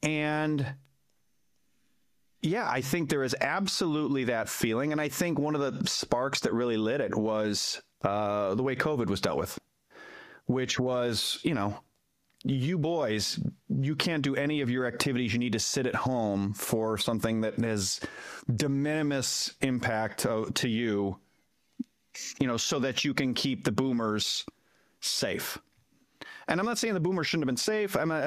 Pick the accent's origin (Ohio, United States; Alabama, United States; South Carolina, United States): Ohio, United States; Cleveland; I'm from Cleveland. I've lived in the Rust Belt my whole life.